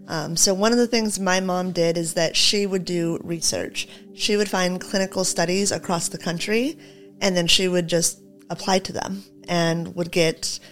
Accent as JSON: {"language": "English", "town": "La Mirada", "region": "California", "country": "United States", "tie": "born or raised there", "said": "Yeah, I grew up in La Mirada, Whittier area."}